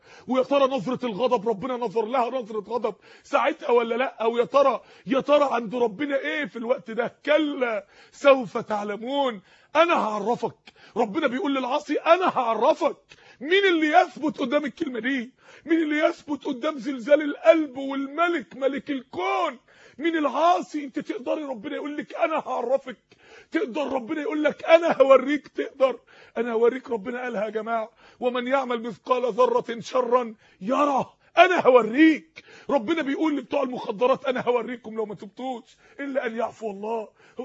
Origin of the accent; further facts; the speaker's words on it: Mansoura, Dakahlia, Egypt; انا فاكر يوم الشمع السماء شتت عندنا في المنصورة تلج